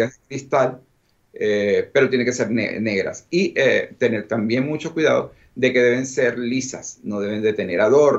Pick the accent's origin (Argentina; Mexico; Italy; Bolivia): Italy; soy más italiano que español, aunque tengo mi sangre española también por parte de la familia de mi mamá